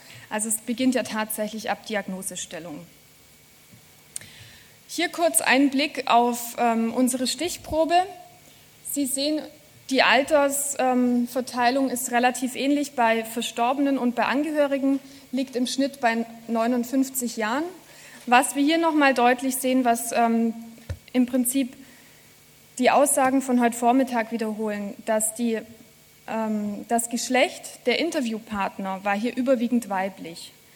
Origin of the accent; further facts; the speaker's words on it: Germany; Wie Sie hören, komme ich aus Deutschland.